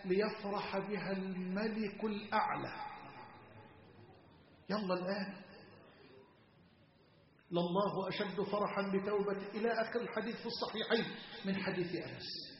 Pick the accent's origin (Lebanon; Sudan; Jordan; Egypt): Egypt; اللهم اجعل بلدنا مصر أمنا أمانا سخاء رخاء